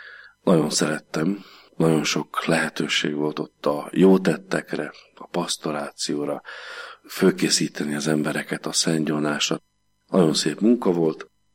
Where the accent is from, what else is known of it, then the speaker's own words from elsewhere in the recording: Slovakia; Én 69-ben születtem, és ugye 68-ban voltak bent az oroszok Csehszlovákiába, szegénység volt nálunk, nehéz volt az élet